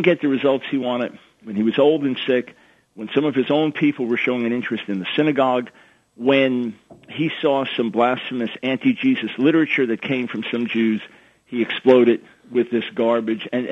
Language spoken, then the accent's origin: English; New York, United States; I grew up on Long Island in a Jewish community, but we went to school with Gentile friends, and really I experienced no anti-Semitism growing up.